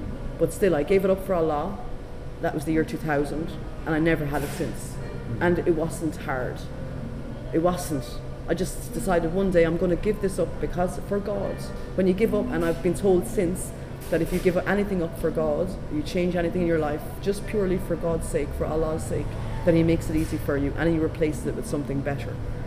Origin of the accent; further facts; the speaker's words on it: Ireland; And being Irish, I understand how the IRA, and you know, the IRA being seen as a terrorist organization worldwide